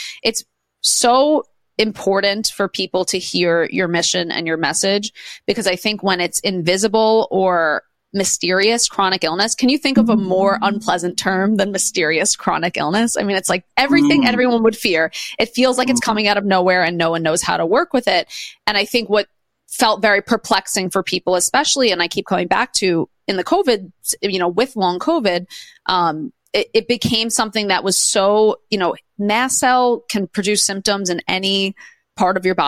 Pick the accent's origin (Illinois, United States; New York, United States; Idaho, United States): New York, United States; Queens; I'm from Queens, New York, too.